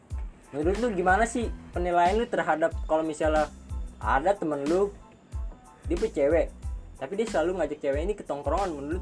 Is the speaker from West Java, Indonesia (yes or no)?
no; East Nusa Tenggara, Indonesia; gue berasal dari Flores, orang timur.